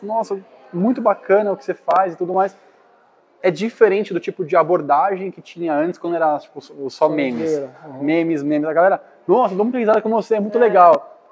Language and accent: Portuguese; São Paulo, Brazil; Nós somos de São Paulo.